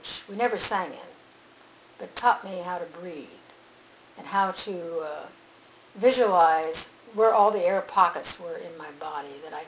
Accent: Oakland, California, United States; also born or lived in South Carolina / Florida; I'm from California. I'm from Oakland and San Francisco area.

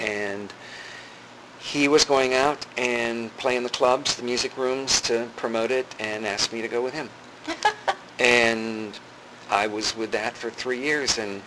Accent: Clearwater, Florida, United States; also born or lived in New York; I'm from Clearwater. I'm like fourth generation Floridian.

